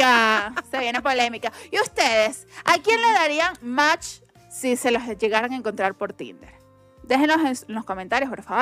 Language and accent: Spanish; Guatemala; now in Ecuador; Que yo me vine de Guatemala para que en Guatepeor.